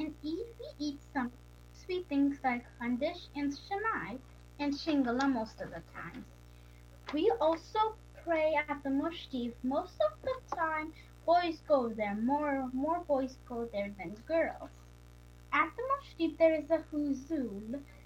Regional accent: Hudson, New York, United States; I'm 8 years old, and I'm also from Hudson.

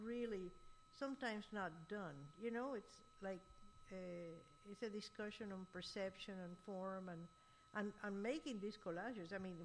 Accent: Puerto Rico; moved away as an adult; also born or lived in Cuba / Florida / Bogota; even though I left Cuba, you know, very early in my life. The family moved to Puerto Rico, so, you know, I grew up in Puerto Rico.

